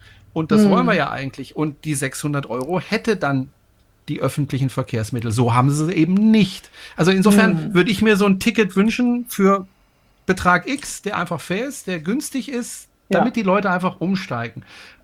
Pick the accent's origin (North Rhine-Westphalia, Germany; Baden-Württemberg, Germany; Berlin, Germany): Baden-Württemberg, Germany; Freiburg; Ich bin ja ein Freiburger Bobbele. Ich komme ja aus Freiburg